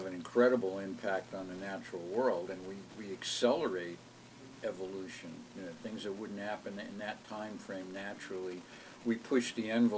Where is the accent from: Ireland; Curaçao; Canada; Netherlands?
Ireland; Yeah, well, and I'm Irish, so I can do that.